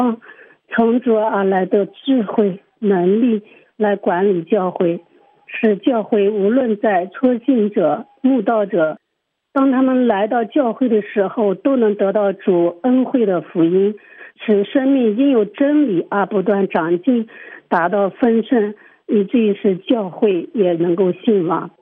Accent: Anhui, China; 我是来自安徽的

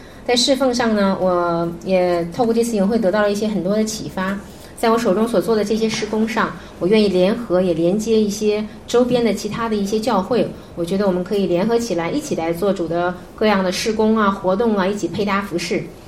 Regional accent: Heilongjiang, China; 我是黑龙江的

